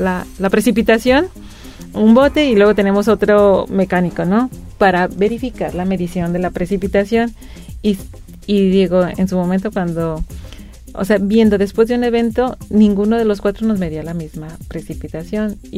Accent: Guadalajara, Jalisco, Mexico; now in Puerto Vallarta, Mexico; yo soy originaria de Guadalajara. Claro que cuando estaba allá pues no le batallaba y a lo mejor a veces sí usaba crema, pero claro que llegué a Vallarta

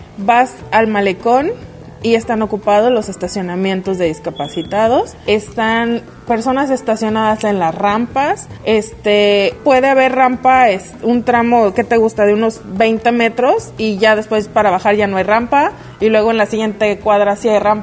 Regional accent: Puerto Vallarta, Jalisco, Mexico; Yo, que soy de aquí de Puerto Vallarta

